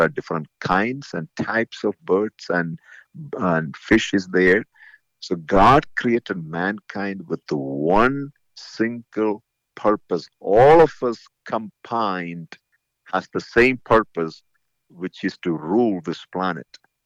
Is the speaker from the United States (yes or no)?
no; India; that's the way I grew up in India.